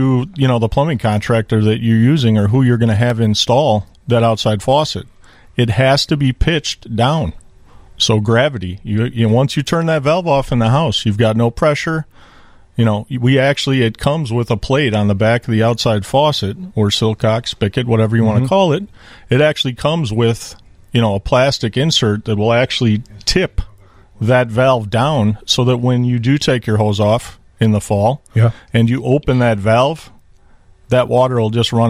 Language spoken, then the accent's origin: English; Wisconsin, United States; Wisconsin, it's spigot. I know that. I grew up in Wisconsin. We say spigot.